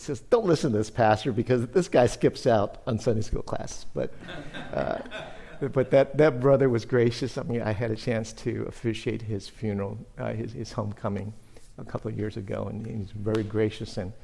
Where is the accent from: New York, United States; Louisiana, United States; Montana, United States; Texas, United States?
Texas, United States; San Antonio; I'm originally born and raised in San Antonio, so I'm a native San Antonian.